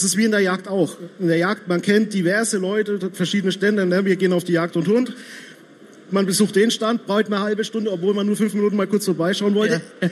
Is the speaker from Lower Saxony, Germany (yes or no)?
no; Nuremberg, Bavaria, Germany; ich bin Nürnberger